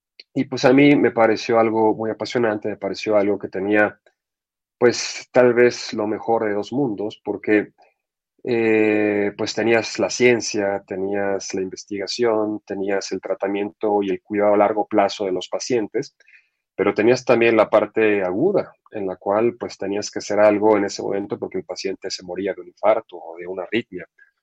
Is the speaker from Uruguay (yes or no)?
no; Mexico; nosotros hoy en día como cultura mexicana